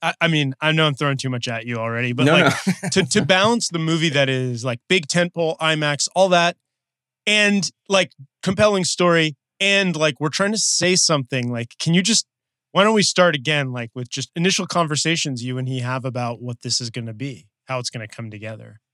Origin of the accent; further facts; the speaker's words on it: Los Angeles, California, United States; Because we're both from Los Angeles, and we went to school together, and we have sort of a similar background in terms of being analytical about art